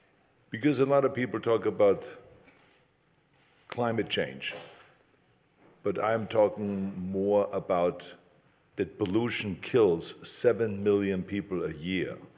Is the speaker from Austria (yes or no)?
yes; Austria; I grew up in Austria.